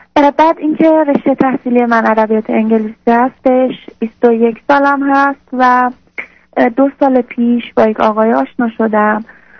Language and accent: Persian; Isfahan, Iran; من از اصفهان هستم